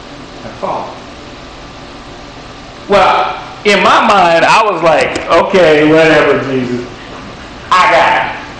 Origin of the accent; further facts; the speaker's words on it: Clemson, South Carolina, United States; I'm from Clemson.